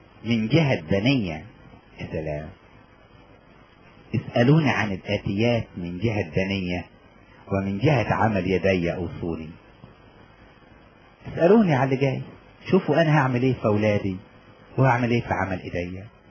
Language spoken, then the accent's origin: Arabic; Upper Egypt, Egypt; وكان فيه عندنا في الصعيد الناس اللي يعددوا ويبكوا